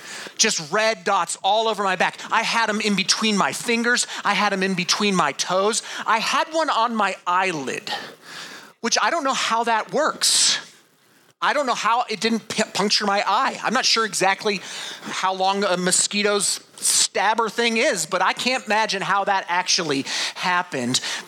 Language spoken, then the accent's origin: English; Colorado, United States; now in Minnesota, United States; I thought, yeah, I'm from Colorado.